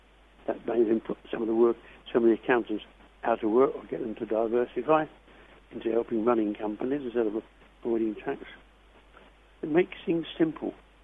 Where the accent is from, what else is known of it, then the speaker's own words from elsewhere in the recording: Yorkshire and the Humber, United Kingdom; being Yorkshireman